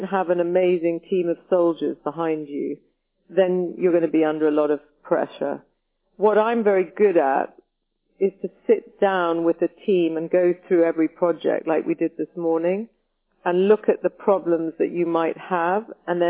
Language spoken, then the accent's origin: English; United Kingdom; I very much like being a part of Europe, but I'm very proud of being British. I'm very pro-British.